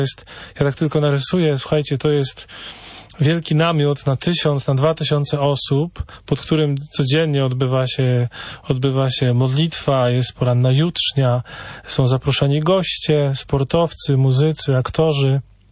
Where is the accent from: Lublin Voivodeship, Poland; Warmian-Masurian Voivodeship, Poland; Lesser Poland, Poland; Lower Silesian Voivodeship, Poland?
Warmian-Masurian Voivodeship, Poland; Iława; Ja pochodzę z Iławy, to jest już tam blisko Mazur, a czuję się właśnie w Kokotku, jakbym był na północy.